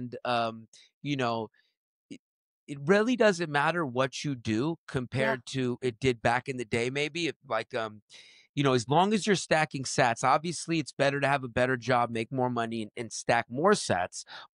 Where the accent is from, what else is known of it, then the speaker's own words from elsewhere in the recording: Beverly Hills, California, United States; I grew up in Beverly Hills. So you can only imagine the kids that grew up in Beverly Hills.